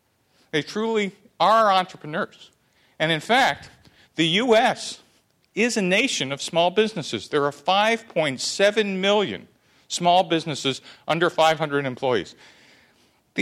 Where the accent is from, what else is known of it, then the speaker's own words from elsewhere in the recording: New York City, New York, United States; I grew up in New York City with a set of parents who both came over to the United States as immigrants.